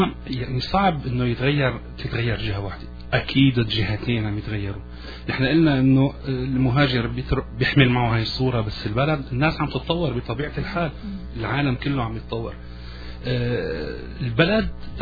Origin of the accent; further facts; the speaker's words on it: Syria; ممتن للبلد اللي عطتني شهادة وممتن للبلد اللي عطتني الجنسية، ولكن أنا أحمل الهوية السورية فأنا سوري.